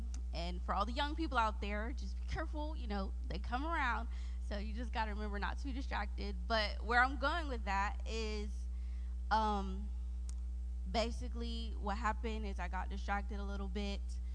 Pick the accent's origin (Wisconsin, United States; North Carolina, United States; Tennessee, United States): North Carolina, United States; Greensboro; now in Georgia, United States; I was born in Greensboro, Georgia, and I've lived in North Carolina pretty much my whole life until about 2014. My dad got a job offer, so we moved to Georgia.